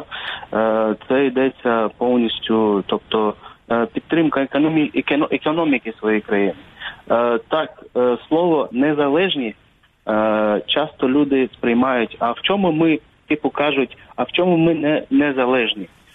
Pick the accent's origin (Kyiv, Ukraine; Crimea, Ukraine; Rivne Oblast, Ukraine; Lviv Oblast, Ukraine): Crimea, Ukraine; Так, ми кримчани, як ніхто розуміємо, да, після окупації